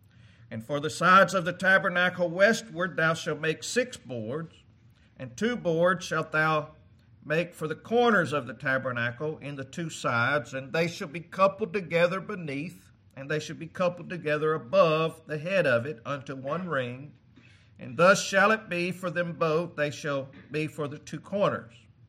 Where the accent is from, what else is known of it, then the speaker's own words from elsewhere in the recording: Arkansas, United States; now in New Jersey, United States; And I'm not. I'm from South Arkansas. And the Lord had to have moved me to New Jersey because I had no desire to leave the South at all.